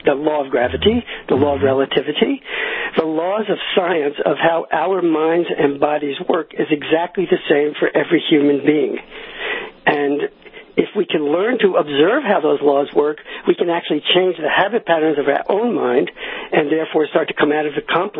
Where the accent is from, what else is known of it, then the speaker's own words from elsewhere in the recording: New York, United States; Well, I grew up outside of New York in the Jewish tradition, as many young Jewish kids in back in the 60s.